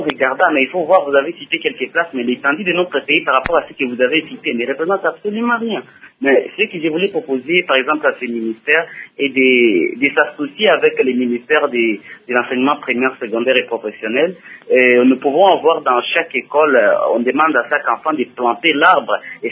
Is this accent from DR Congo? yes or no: yes; Isiro, Haut-Uélé, DR Congo; je suis à Kinshasa, il y a certains qui questionnent. Mais je suis plutôt d'Isiro. Le plus souvent, j'ai réagi à partir d'Isiro.